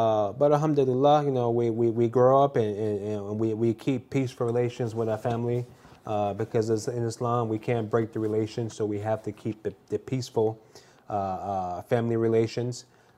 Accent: United States; Again, growing up in America, not to say media is bad, but some media is misleading.

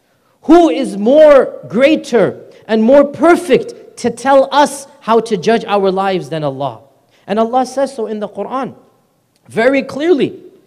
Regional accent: United States; Now, we as Muslims don't realize, even though we study it growing up in America, that the West had a very different experience with religion.

